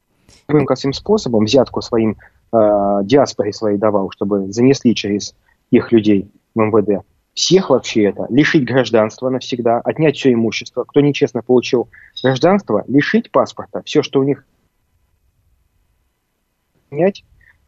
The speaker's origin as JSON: {"language": "Russian", "region": "Saint Petersburg", "country": "Russia", "said": "Вот я как петербуржец могу сказать, петербуржец, работающий в Москве."}